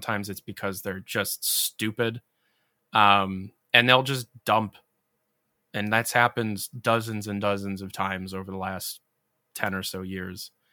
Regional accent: Ohio, United States; I'm not a lawyer, I'm some dumbass from Ohio

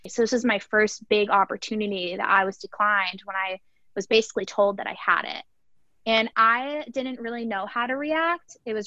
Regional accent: Maine, United States; moved away as an adult; now in North Carolina, United States; We are originally from Maine. So 14-hour move down to North Carolina.

